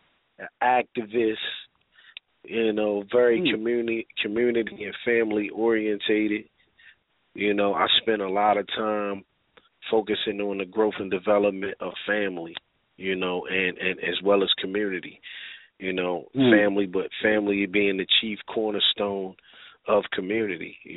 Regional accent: Baltimore, Maryland, United States; I'm from Baltimore City, man, East Baltimore to be exact. You know, born and raised right here, home city, the home of the wire.

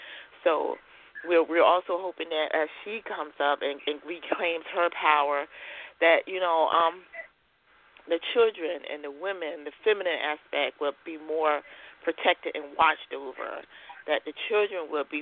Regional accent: North Carolina, United States; I'm from North Carolina.

